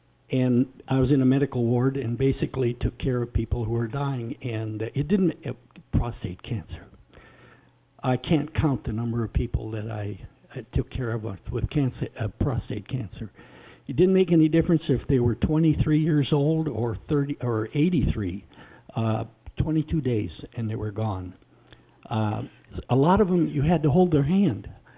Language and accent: English; North Dakota, United States; And I'm from North Dakota, 18 miles from the Canadian border.